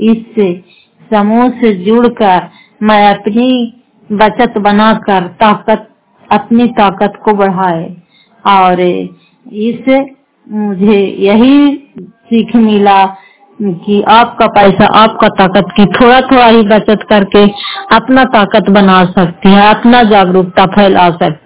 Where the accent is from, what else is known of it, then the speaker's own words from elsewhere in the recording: Fatehpur, Bihar, India; घर फतेहपुर, पंचायत मकावता, जिला नालंदा और करार पसरा प्रखंड की निवासी हूँ।